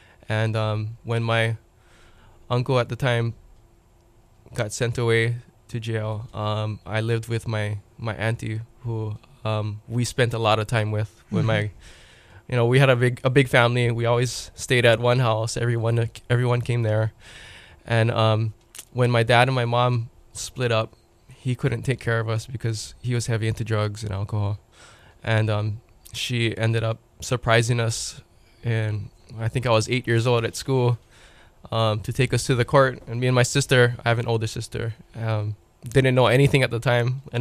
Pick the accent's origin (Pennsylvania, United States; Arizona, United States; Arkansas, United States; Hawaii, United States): Hawaii, United States; Waipahu; also born or lived in North Shore; I grew up at a young age in Waipahu and was raised on the North Shore in my intermediate years in high school.